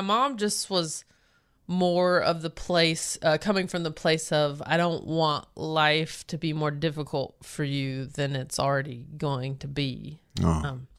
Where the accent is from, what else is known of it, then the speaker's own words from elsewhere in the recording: Belmont, United States; to give credit to my hometown of Belmont, they have been nothing but lovely and accepting of me from day one. So I got very lucky in that I grew up in a town like I did.